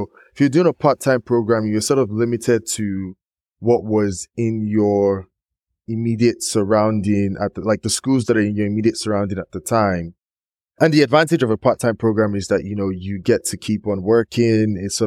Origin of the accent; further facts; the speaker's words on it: Nigeria; I think partly just being Nigerian and wanting to achieve, I set my aim pretty high.